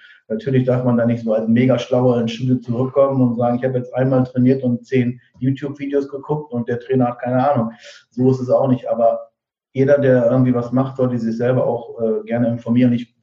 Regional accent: Diepholz, Lower Saxony, Germany

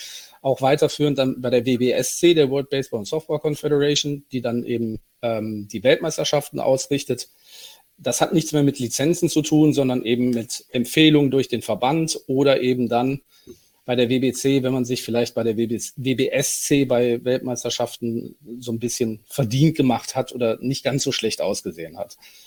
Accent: Cologne, North Rhine-Westphalia, Germany; born there; Ich bin gebürtiger Kölner.

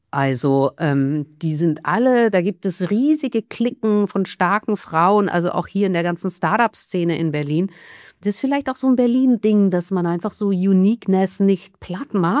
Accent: Vienna, Austria; Ich komme ja aus Wien.

